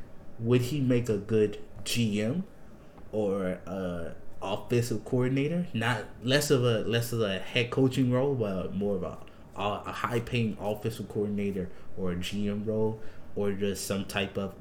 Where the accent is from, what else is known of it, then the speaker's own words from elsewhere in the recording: New Orleans, Louisiana, United States; As I was growing up, as I was growing up in New Orleans and being a football fan, it wasn't cool to be a Saints fan.